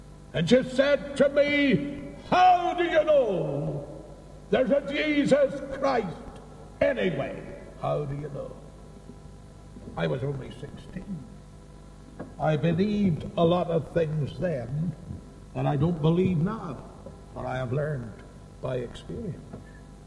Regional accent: Northern Ireland, United Kingdom; I come from Northern Ireland.

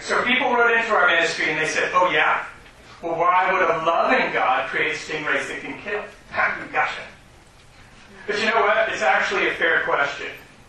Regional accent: East Coast, United States; moved away as an adult; also born or lived in California; I'm actually not a native of California. I'm actually from the East Coast. But in order to prove to you that when I moved to California, I lived there for 29 years

